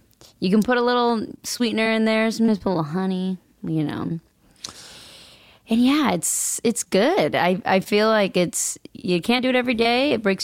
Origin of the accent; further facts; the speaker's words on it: Pacific Northwest, United States; I'm from the Pacific Northwest. It's like coffee is water.